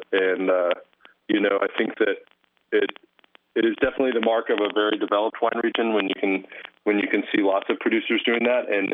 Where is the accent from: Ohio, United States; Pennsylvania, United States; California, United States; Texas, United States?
Texas, United States; also born or lived in Clarksville, Tennessee; But, my family, at least on my father's side, is from Texas. I was raised in Texas from 5 or 6 years old.